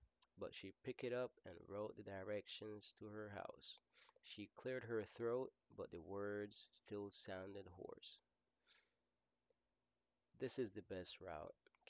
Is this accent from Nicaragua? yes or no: yes; Caribbean coast, Nicaragua; I'm from Nicaragua. The capital of Nicaragua is Managua. However, I'm from the Caribbean side of Nicaragua. It's called Atlantic Coast.